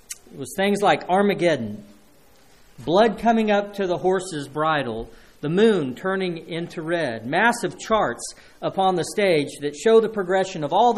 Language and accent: English; the Ozarks, United States; Maybe it's because I was brought up in the Ozarks.